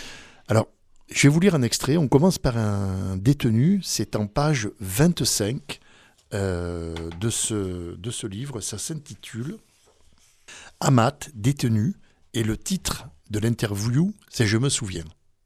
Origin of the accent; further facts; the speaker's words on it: Senegal; born there; qui est d'ailleurs le plat de référence au Sénégal, mon pays natal.